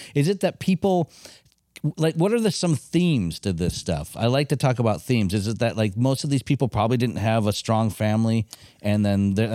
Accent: Coldwater, Michigan, United States; I grew up in Coldwater, Michigan, where Dan Severin's from.

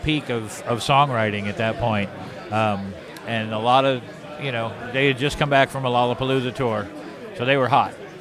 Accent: New York City, New York, United States; also born or lived in Los Angeles / Nashville; New York City, yeah.

